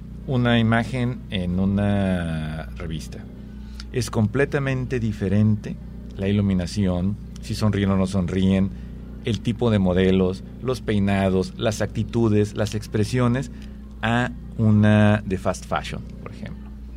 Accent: Mexico; tú y yo no somos mexicanos en el sentido de hace 50 años. Podríamos seguir llamándonos mexicanos, sí, es cierto.

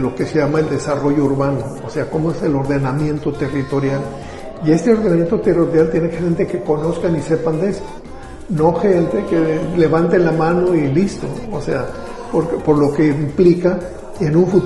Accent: Mexico

